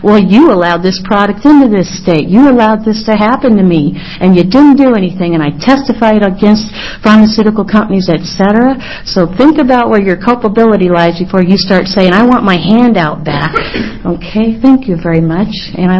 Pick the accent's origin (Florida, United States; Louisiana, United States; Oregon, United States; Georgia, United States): Oregon, United States; Oregon City; I'm from Oregon City, Oregon, Clackamas County.